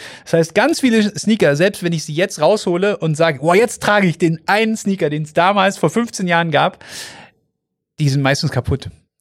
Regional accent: Augsburg, Bavaria, Germany; man als Augsburger

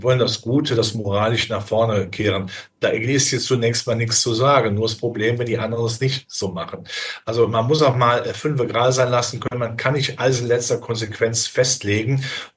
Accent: Rhineland, Germany; ich bin Rheinländer, das kann man im Karneval bringen, ja.

